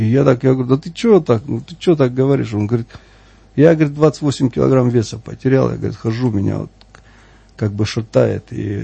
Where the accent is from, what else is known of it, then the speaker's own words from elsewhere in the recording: Mozdok, North Ossetia–Alania, Russia; Я сам родом из Моздока, это Северная Осетия. И у нас недалеко вообще находится там Владикавказ и Грузия